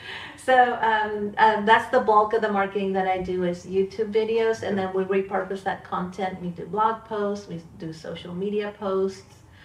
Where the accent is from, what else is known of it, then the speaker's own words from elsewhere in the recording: Chile; I grew up in Chile, so we watched all the cartoons in Spanish, so they had different names, and they sounded different.